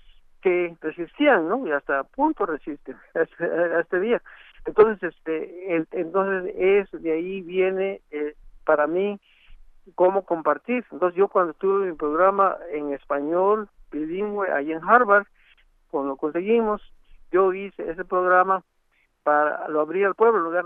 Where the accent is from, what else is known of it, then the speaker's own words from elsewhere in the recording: Tequistepec, Oaxaca, Mexico; mucho de eso viene de mi pueblo, de Tequistepec, en particular, y de mi padre, ¿no?, que fue un líder mixteco ahí en su pueblo